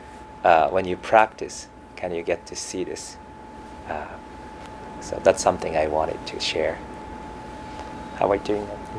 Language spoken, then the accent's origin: English; Alberta, Canada; now in Vancouver, Canada; Okay, I came from Alberta, so I thought Vancouver is getting warmer here.